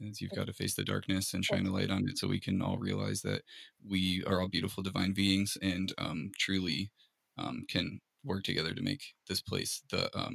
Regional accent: Hartford, Connecticut, United States; You know, I grew up in Hartford, Connecticut, in a place that wasn't great.

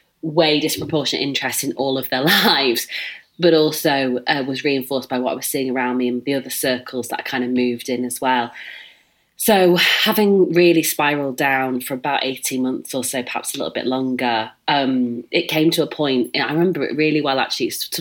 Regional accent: Leeds, Yorkshire and the Humber, United Kingdom; as you might pick up from my big vowels, I'm from Leeds.

